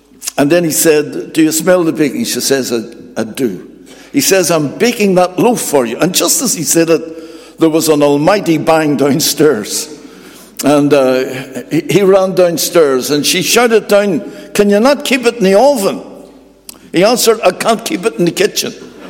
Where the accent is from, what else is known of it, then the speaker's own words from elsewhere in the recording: Belfast, Northern Ireland, United Kingdom; born there; I was born on the Donegal Road in Belfast.